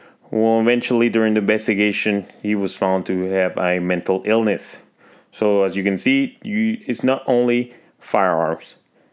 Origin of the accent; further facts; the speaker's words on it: Texas, United States; My home state of Texas, for example, the Health and Safety Code, Chapter 573